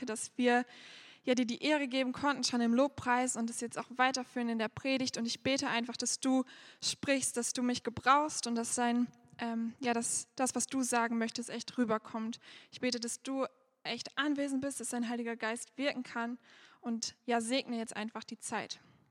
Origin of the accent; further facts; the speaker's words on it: Dorsten, North Rhine-Westphalia, Germany; ich bin 20 Jahre alt. Ich komme hier aus Dorsten und bin in dieser Gemeinde groß geworden. Also ich bin schon immer hier.